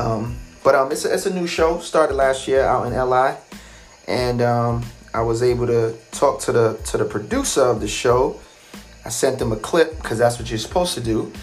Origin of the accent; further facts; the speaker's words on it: Brooklyn, New York, United States; And I'm from Brooklyn. So when you put me in front of my people, I'ma show out.